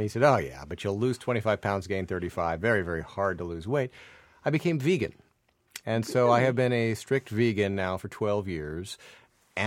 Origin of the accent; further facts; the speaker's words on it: Iowa, United States; born there; I was born in Iowa.